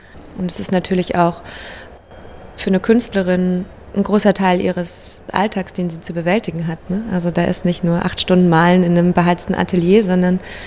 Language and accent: German; Berlin, Germany; Ich bin im Friedrichshain geboren und halt selber mit einer Ostbiografie aufgewachsen.